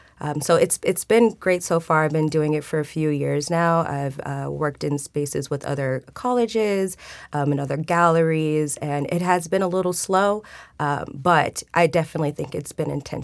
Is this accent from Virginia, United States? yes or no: no; Atlanta, Georgia, United States; now in San Diego, United States; I'm from Atlanta and a few other metropolitan cities that are predominantly Black or mixed culture. When I first came to San Diego a few years ago, I was kind of a little bit lost trying to find my tribe